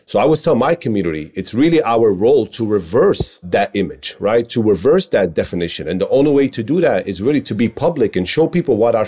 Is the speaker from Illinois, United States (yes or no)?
no; Queens, New York, United States; The closest mosque when I grew up in Queens was all Bengali community.